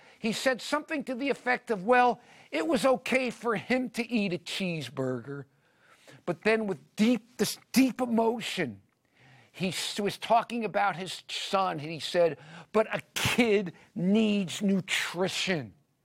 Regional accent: Miami Beach, Florida, United States; called Surfside Drugs in the town of Surfside, Florida, on Miami Beach, which is where I grew up. I grew up on Miami Beach.

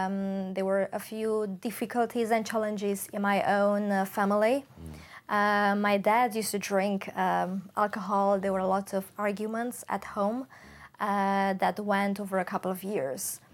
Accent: Romania; I'm from Romania. Mm-hmm. And I did grow up in a Christian Orthodox family.

